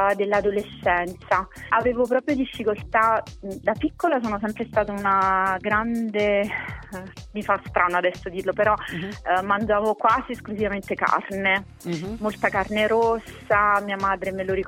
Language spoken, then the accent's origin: Italian; Salerno, Campania, Italy; Sì, io sono di Salerno.